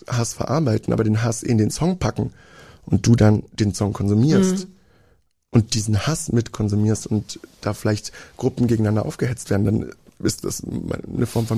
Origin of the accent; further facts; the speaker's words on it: Aalen, Baden-Württemberg, Germany; also born or lived in Magdeburg; Und dann hat es uns irgendwie ins Schwabenländchen gezogen.